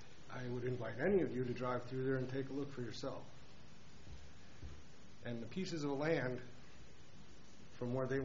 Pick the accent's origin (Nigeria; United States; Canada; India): United States; Franklin, Wyoming; I was a resident of Franklin, Wyoming, since birth. I grew up on South 60th Street, straight across from the industrial park that's there now.